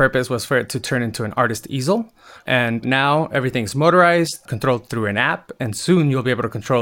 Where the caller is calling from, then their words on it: California, United States; I am calling in from Orange County, California.